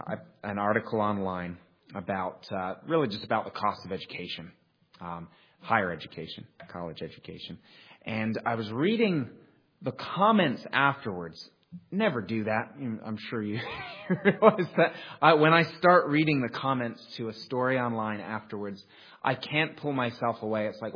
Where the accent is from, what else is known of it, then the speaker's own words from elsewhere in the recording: United States; And as an American, I could recognize the great privilege and the value that a free education means to somebody.